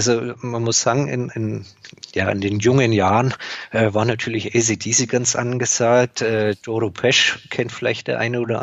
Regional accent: Bavaria, Germany; born there; ich bin gebürtiger Oberfranke.

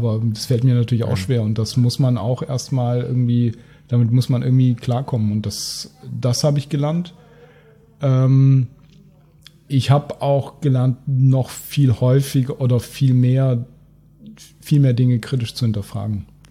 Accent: Cologne, North Rhine-Westphalia, Germany; als Kölner, ich weiß nicht, wann ich das letzte Mal wirklich in einer Kölner Kneipe war.

